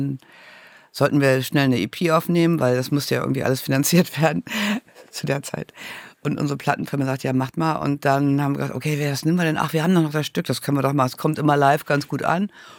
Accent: Lower Saxony, Germany; in der Lüneburger Heide, wo ich herkomme.

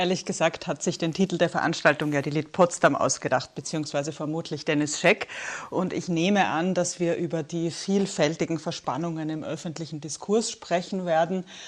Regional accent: Austria; Komischerweise kommt mir als Österreicherin, Sie haben es ja erwähnt, auch vor

